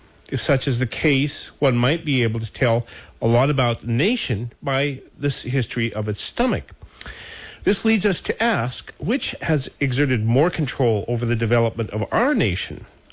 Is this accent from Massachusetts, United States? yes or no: no; Montana, United States; being a Montana boy myself, so I think I was actually raised on wild meat.